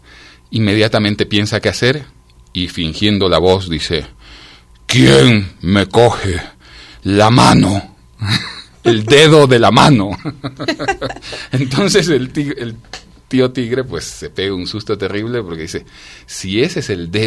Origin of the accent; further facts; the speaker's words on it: Guayaquil, Guayas, Ecuador; born there; tú sabes que nací en Guayaquil